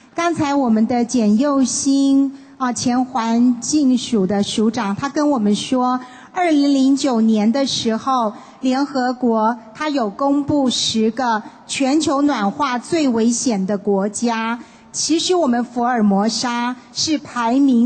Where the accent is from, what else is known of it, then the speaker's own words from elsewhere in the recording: Taiwan; born there; 我们生在台湾真的很快乐。